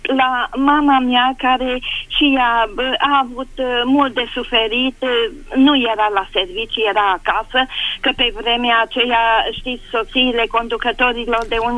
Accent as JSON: {"language": "Romanian", "town": "Deva", "region": "Hunedoara County", "country": "Romania", "said": "că eu sunt din Deva"}